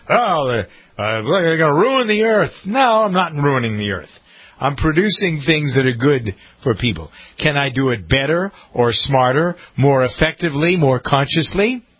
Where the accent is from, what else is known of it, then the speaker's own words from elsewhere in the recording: Framingham, Massachusetts, United States; I actually found a pizza place here in Framingham, my hometown